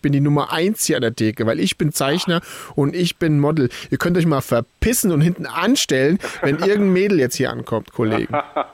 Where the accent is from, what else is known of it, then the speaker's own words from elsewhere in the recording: Wiesbaden, Hesse, Germany; Ich bin ja aus Wiesbaden.